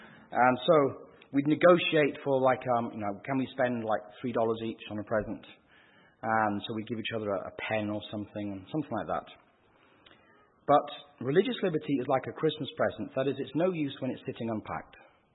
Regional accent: United Kingdom; now in United States; Okay, I'm a Brit, I'm saying this, but this is absolutely true.

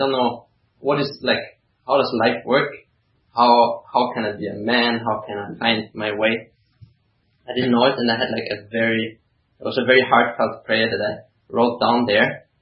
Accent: Austria; So I'm from Austria

